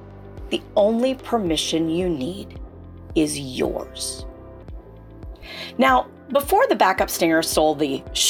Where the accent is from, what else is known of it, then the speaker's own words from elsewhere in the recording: the South, United States; Now, I'm a Southerner, born and bred, and there's one thing that I was taught, it's how to be a lady.